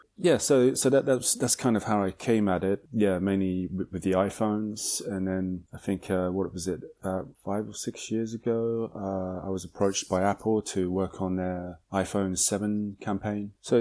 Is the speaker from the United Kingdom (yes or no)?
yes; England, United Kingdom; now in Japan; So I'm from England, and I moved to Japan about 15 years ago.